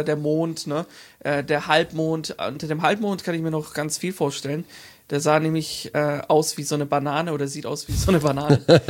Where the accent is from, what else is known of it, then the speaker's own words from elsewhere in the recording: Nuremberg, Bavaria, Germany; Ich komme ja aus Nürnberg, aus Süddeutschland. Den ganzen weiten Weg.